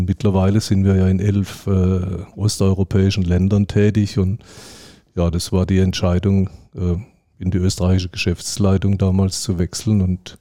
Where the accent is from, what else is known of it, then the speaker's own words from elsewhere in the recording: Germany; Ich bin Deutscher und habe auch in Deutschland studiert.